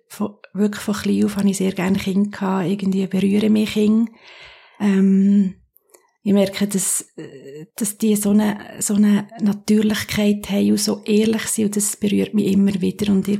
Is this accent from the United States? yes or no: no; Sicily, Italy; now in Germany; Ich bin in Sizilien aufgewachsen und war sehr gerne einfach verrissen gewesen.